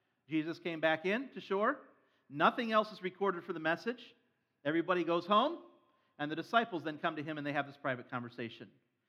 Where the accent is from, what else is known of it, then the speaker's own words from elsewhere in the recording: Ohio, United States; Now, I grew up in Ohio, northern Ohio, and not really a farming area, but just south of us, there were, you know, farming areas.